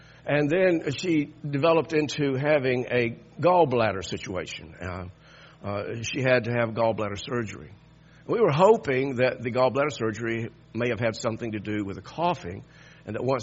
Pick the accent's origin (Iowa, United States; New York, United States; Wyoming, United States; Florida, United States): Florida, United States; Miami; born there; I was born in Miami, Florida. Now, I don't want to move back to Miami. But I do enjoy Florida.